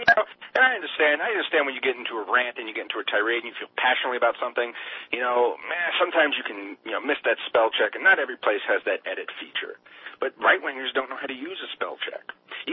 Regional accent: Wisconsin, United States; you know, I'm from Wisconsin, so you know how the Internet's getting real smart now, and it knows where you are

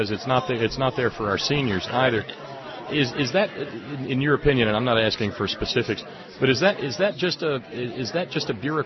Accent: Appalachia, United States; I come from Appalachia, Mark, and we have a situation there where in a lot of small communities, you never see a doctor.

